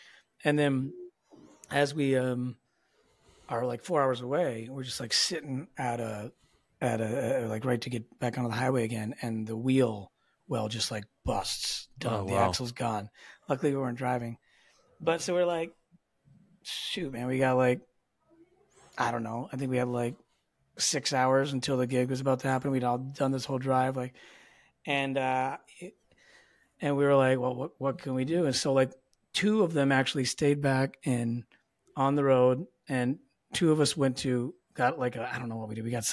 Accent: Minnesota, United States; also born or lived in Wisconsin; I grew up. I grew up in Minnesota, Wisconsin area, and I was huge, like, Packer fan actually.

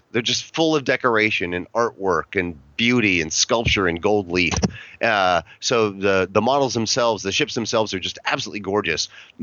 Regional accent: California, United States; And the Aztec, growing up in California, Mexican art and culture is just part of your blood.

